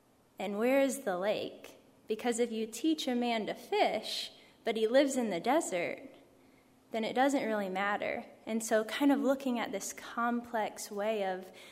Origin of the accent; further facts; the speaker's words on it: Savannah, Georgia, United States; now in Charleston, United States; So like Adam said … I am originally from Savannah, Georgia, and through the story, you'll figure out how in the world I end up in Charleston, West Virginia.